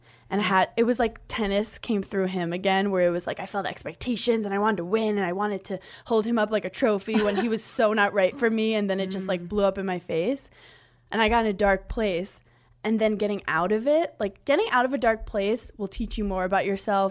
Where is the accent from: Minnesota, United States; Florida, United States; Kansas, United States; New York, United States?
New York, United States; Brooklyn; your friends don't have pools growing up in Brooklyn.